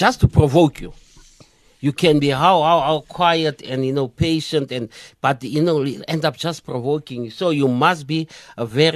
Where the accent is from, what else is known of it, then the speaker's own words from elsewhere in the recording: Johannesburg, Gauteng, South Africa; I'm from El Dorado Park, which is in Joburg